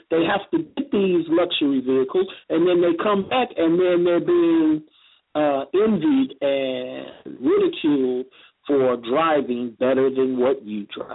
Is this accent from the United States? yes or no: yes; San Francisco, California, United States; I'm from West Side Housing Projects in San Francisco.